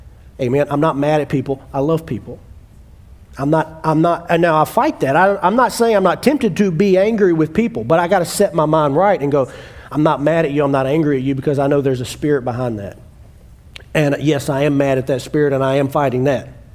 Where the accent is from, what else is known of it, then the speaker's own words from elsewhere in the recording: the South, United States; I don't care that I'm from the South.